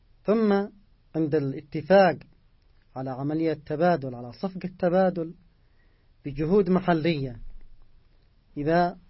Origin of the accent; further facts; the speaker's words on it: Yemen; ونحن كشعب يمني بين هذه الأمة